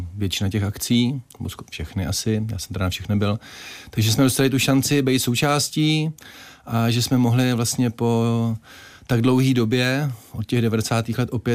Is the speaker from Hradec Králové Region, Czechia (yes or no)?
yes; Hradec Králové, Hradec Králové Region, Czechia; also born or lived in Hořice; narodil jsem se v Hořicích, ale vlastně od dětství jsme žili v Hradci Králové